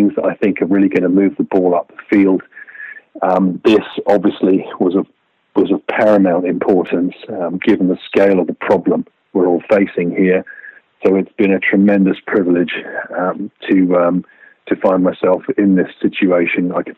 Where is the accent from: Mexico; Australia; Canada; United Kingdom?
United Kingdom; England; now in United States; back when I used to live in England before I became an American 20 years ago. But a long time ago, as a kid growing up in England